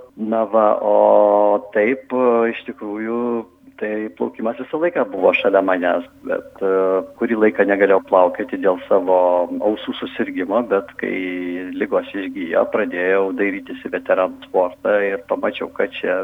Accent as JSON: {"language": "Lithuanian", "town": "Kaunas", "region": "Kaunas County", "country": "Lithuania", "tie": "born or raised there", "lives_now": "Alytus, Lithuania", "said": "aš esu kaunietis, gimęs ir augęs Kaune ir baigęs medicinos akademiją. Pagal paskyrimą pradėjau dirbti Alytuje 81 metais ir aš jau, kaip galima sakyti, grynas alitiškis, jau 37 metai kaip aš Alytuje"}